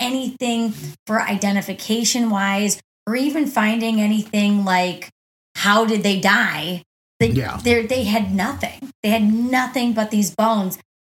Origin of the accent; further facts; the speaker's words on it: the South, United States; I'm from the South.